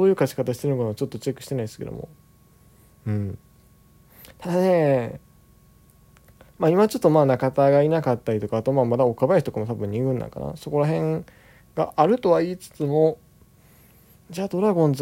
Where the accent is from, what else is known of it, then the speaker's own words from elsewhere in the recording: Kansai, Japan; 地元関西ですけど